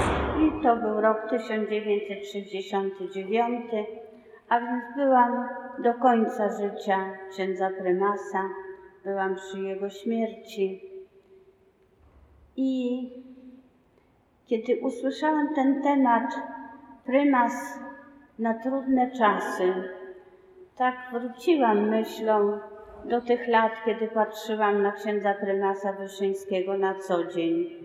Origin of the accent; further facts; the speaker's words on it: Warsaw, Masovian Voivodeship, Poland; born there; Urodziłam się w Warszawie, 2 miesiące przed powstaniem warszawskim, w zwykłej, prostej rodzinie.